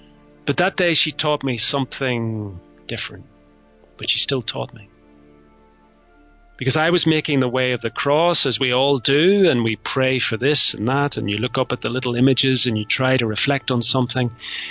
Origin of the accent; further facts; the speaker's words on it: Ireland; I'm not in Ireland, although I'm Irish. I'm living away from Ireland.